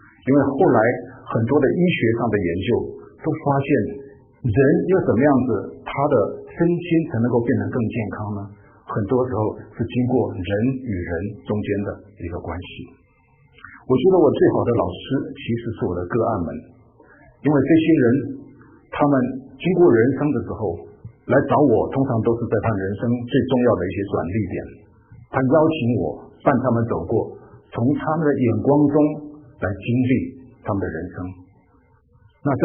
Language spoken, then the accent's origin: Chinese; China; 我们中国人特别是更重视饮食啦